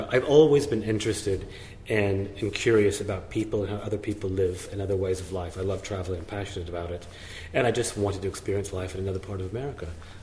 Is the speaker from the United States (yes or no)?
yes; Dallas, Texas, United States; Grew up in Dallas. I was very, very lucky to have very open-minded, liberal, left-wing parents.